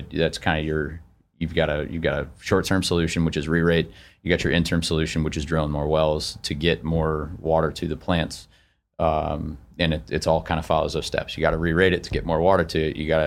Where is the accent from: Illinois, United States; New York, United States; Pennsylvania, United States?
Illinois, United States; Chicago; moved away as an adult; now in Florida, United States; And for folks, I've only been in Florida since 2019. A little background, I'm from Chicago. It's a great place to be from, not a great place to live.